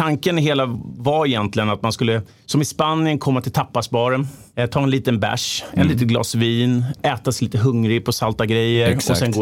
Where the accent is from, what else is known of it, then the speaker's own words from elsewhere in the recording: Sundbyberg, Stockholm County, Sweden; så jag kommer från Sumpan. Jag är äldst i en barnaskara. Lillebror, syrran och jag.